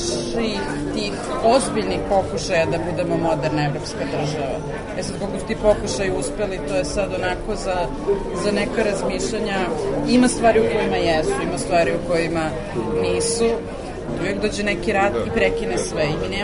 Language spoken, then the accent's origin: Serbian; Belgrade, Serbia; Kao rođena Beograđanka, negde sam rasla sa tom slikom pobednika